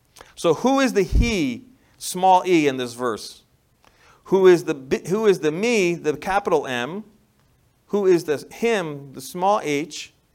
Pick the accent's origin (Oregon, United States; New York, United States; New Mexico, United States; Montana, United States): New York, United States; accent: New York; The Apostle Paul, my New York accent came out.